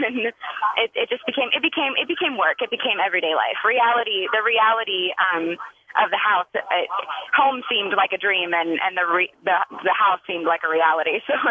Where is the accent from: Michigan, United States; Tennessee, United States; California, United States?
California, United States; Modesto; I was very into theater in Modesto, in my hometown